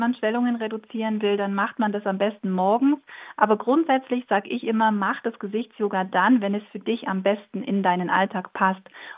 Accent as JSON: {"language": "German", "country": "Germany", "moved": "as an adult", "lives_now": "Innsbruck, Austria", "said": "Ja, ich lebe mit meinem Mann und unserer kleinen Tochter Wilma in Innsbruck. Ich bin eigentlich Deutsche, das heißt, das ist meine Wahlheimat, das wunderschöne Tirol mit seinen wunderschönen Bergen."}